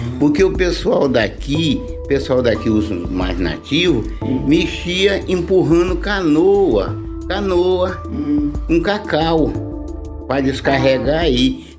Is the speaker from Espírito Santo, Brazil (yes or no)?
yes; Itaoca, Espírito Santo, Brazil; Não, eu sou lá do Espírito Santo, um lugar chamado Itaoca. Ah, eu sou de lá.